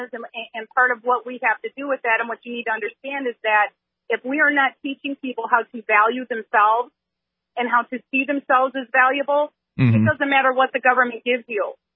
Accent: Milwaukee, Wisconsin, United States; moved away; You have to understand that I grew up in Milwaukee, Wisconsin. I don't live there anymore, but that's where I grew up.

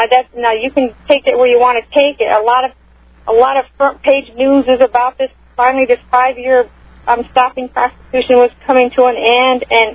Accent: Michigan, United States; I was born and raised in Michigan, and so I outside of Detroit.

